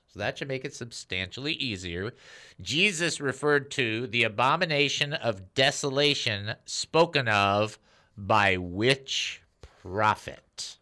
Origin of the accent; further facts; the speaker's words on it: Phoenix, Arizona, United States; It's the first time I ever had an In-N-Out burger. I was from Phoenix. I flew in.